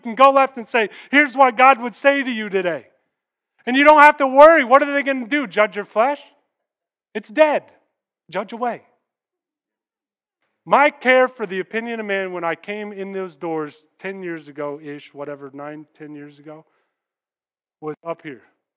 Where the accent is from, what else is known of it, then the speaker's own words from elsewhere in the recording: Kansas, United States; But you remember, I grew up in Kansas, all right?